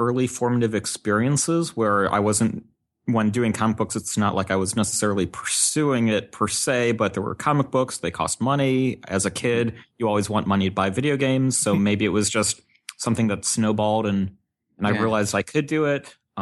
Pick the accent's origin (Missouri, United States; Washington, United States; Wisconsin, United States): Missouri, United States; St. Louis; So I grew up in St. Louis, and I pretty much drew a 300-mile radius circle around St. Louis because I wanted some place within driving distance so I could go home.